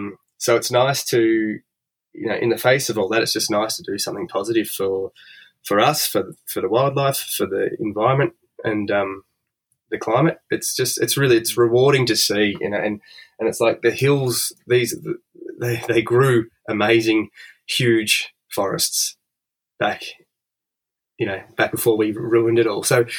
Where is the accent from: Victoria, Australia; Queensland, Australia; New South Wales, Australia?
Victoria, Australia; I grew up sort of up in the hills, sort of from Pakenham up that way.